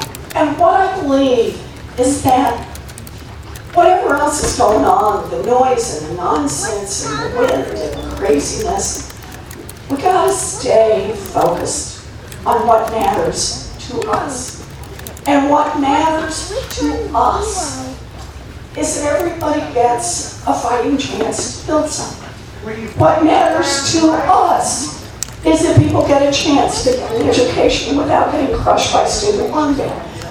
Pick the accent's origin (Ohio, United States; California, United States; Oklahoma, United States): Oklahoma, United States; Remember I told you I grew up in Oklahoma? All three of my brothers still live in Oklahoma.